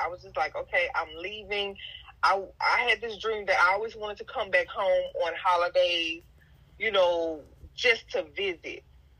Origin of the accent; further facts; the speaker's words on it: Scotlandville, Louisiana, United States; I was born and raised in Scotlandville, Louisiana. Scotlandville is in Baton Rouge, but it's the little town that is where Southern University is.